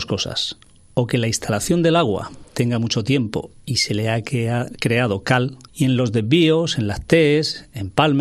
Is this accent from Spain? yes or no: yes; Region of Murcia, Spain; now in Alicante, Spain; mi padre se vino en el año 60 aquí a Alicante. Nosotros somos de Murcia. Año 60 aquí a Alicante. Y está en Alicante los mismos años que tengo yo, 57.